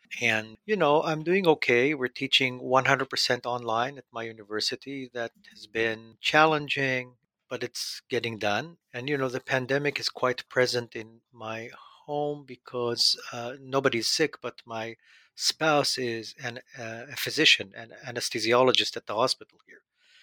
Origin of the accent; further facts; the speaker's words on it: Israel; So I was born and raised in Israel. And I think I got to French history when I was an undergrad at Tel Aviv University in Israel.